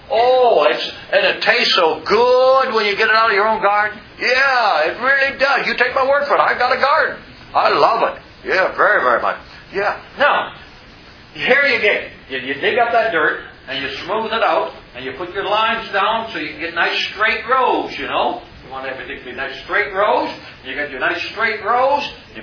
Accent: the South, United States; I'm from the South, you know.

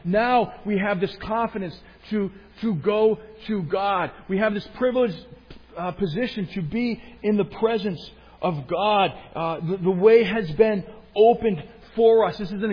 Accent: Boston, Massachusetts, United States; I grew up in the Larry Bird days in Massachusetts, in Boston.

